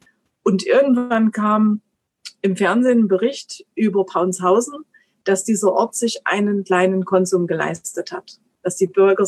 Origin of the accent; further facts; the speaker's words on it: Wildbach, Saxony, Germany; Ich stamme aus Wildbach. Das ist ein Dorf mit 500 Einwohnern, so mal mehr, mal weniger.